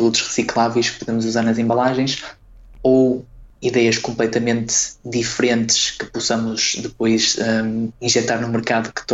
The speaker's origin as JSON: {"language": "Portuguese", "region": "Braga", "country": "Portugal", "tie": "born or raised there", "said": "eu posso dizer que sou uma pessoa natural de Braga, portanto sou bracarense"}